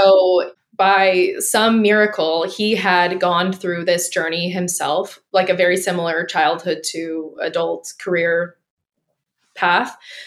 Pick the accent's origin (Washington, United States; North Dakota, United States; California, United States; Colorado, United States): California, United States; Bakersfield; So yes, I'm from Bakersfield, California. My upbringing is essentially like, I don't know, think trailer park, although not always trailer park.